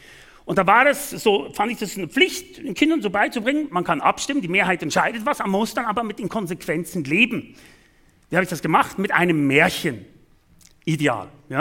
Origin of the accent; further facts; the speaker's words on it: Switzerland; man kann den Wolf ab Herbst bei uns in der Schweiz präventiv abschießen